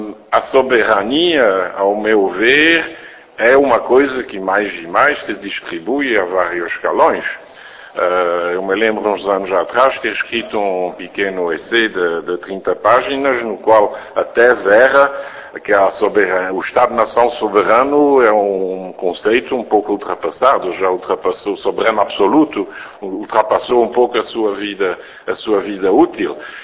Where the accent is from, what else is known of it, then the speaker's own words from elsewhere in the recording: Belgium; Portuguese is a second language; como belga